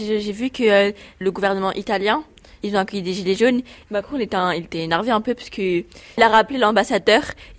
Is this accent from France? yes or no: yes; France; ils savent qu'on est français